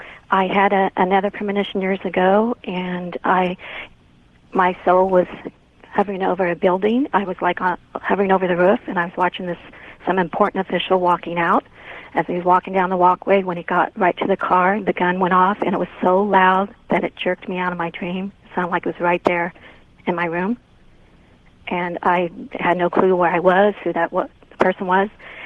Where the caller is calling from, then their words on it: Bakersfield, California, United States; I'm calling from Bakersfield